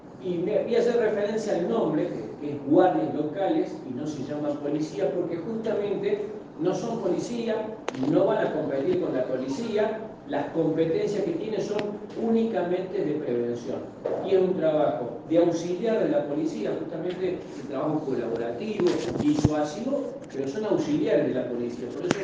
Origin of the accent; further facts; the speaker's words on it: Noetinger, Córdoba, Argentina; porque yo soy de Nuetinger